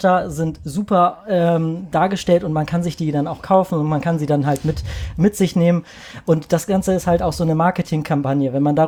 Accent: Hamburg, Germany; Als Hamburger tut mir das gerade sehr weh.

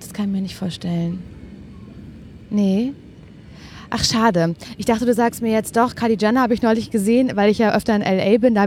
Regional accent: Parchim, Mecklenburg-Vorpommern, Germany; Ich komme aus Parchim.

